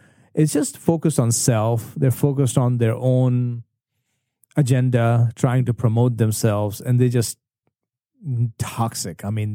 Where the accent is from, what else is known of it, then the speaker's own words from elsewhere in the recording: India; English is a second language; For one, I'm not from around here. I'm from India. I'm 30 years old.